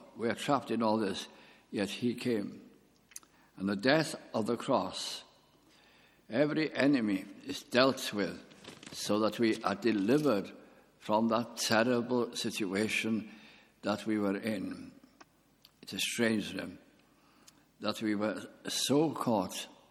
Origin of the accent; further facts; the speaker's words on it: Wales, United Kingdom; English is a second language; And I said, being typically Welsh, it was very nice indeed.